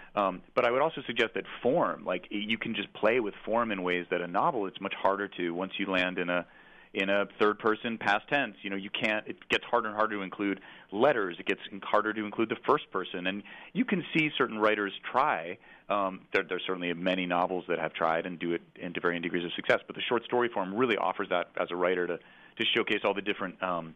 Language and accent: English; New Jersey, United States; I was a young, closeted, gay kid growing up in New Jersey